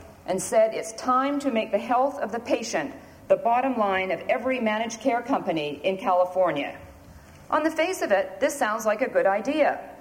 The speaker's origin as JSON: {"language": "English", "country": "Canada", "tie": "born or raised there", "said": "I'm Canadian, and I grew up under a government-owned healthcare system"}